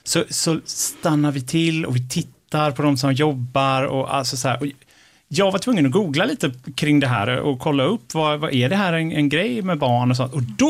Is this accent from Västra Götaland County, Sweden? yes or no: yes; Gothenburg, Västra Götaland County, Sweden; Jag är ju ändå från Göteborg. Jag borde kunna sätta en göteborgsdialekt.